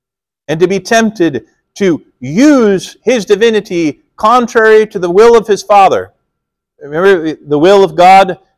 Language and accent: English; Midwest, United States; I'm like, I'm an American. I come from the Midwest. I need some meat, and I need it now.